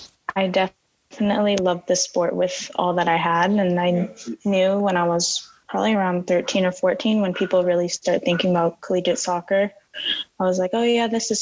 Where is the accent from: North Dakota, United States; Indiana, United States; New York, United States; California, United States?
California, United States; I live, I'm from North County, which is about 15 to 20 minutes away from La Jolla.